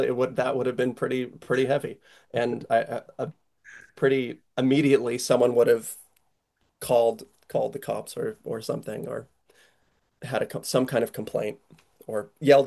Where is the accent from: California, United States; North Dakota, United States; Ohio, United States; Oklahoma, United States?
California, United States; we had a memorial for him back in my close to my hometown in the San Francisco Bay Area